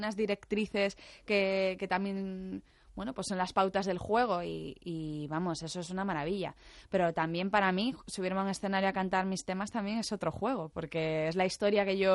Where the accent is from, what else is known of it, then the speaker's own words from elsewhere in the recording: Lugo, Galicia, Spain; las fiestas del carnaval en Lugo, que es de donde yo soy